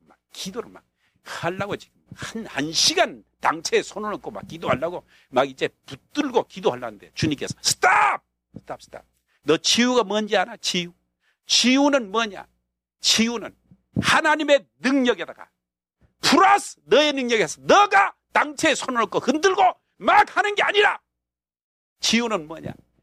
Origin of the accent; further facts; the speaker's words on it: Haeju, South Hwanghae, North Korea; 저는 황해도 해주에서 태어나서